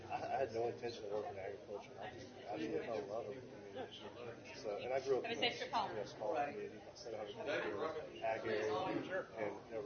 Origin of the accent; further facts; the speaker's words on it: Texas, United States; I grew up in Central Texas. I like the area.